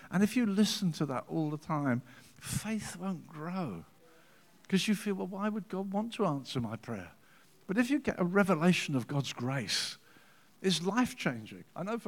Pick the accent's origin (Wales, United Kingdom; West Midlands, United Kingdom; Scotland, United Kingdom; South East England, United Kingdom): South East England, United Kingdom; Brighton; And he came home to Brighton, as it happens, my hometown in England.